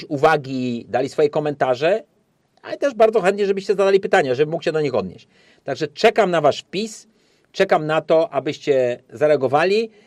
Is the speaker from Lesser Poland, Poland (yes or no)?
yes; Kraków, Lesser Poland, Poland; jestem z Krakowa, dlatego tak skracam do se